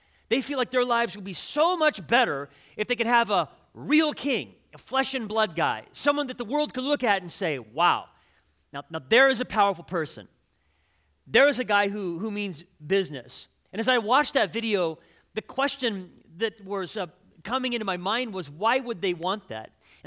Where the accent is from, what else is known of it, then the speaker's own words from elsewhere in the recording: California, United States; I'm from Southern California. I like to surf in Huntington Beach. That's kind of like my little area.